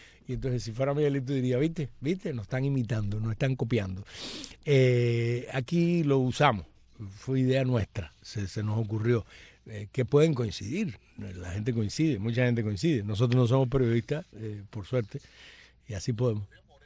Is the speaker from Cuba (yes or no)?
yes; Cuba; soy una cubana para el bien y no para el mal.